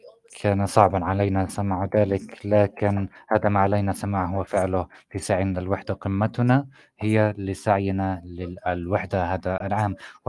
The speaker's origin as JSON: {"language": "Arabic", "country": "Palestine", "said": "لكننا في كفلسطينيين علينا دائما أن نسعى"}